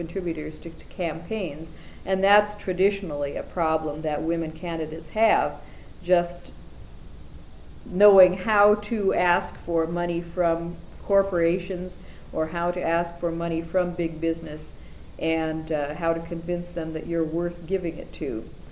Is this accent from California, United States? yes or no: no; Oregon, United States; I'm from Oregon. I live outside of Portland now